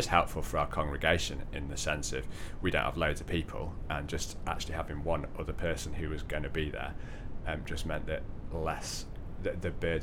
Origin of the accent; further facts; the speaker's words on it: North West England, United Kingdom; It was when we came to Northern Milltowns and we grew up in the Northwest.